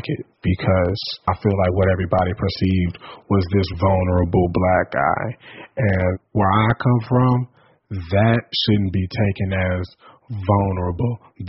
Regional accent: St. Louis, Missouri, United States; For a lot of black men, I grew up in St. Louis, we watch each other die a lot.

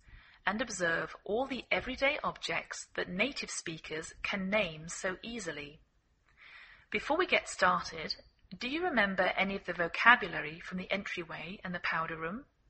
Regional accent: England, United Kingdom; now in United States

